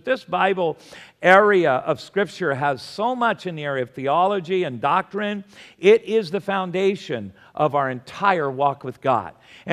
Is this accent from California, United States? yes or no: yes; Long Beach, California, United States; Now, if any of you grew up, when I grew up in Long Beach, that was a sailor port, or in San Diego, that was a party town.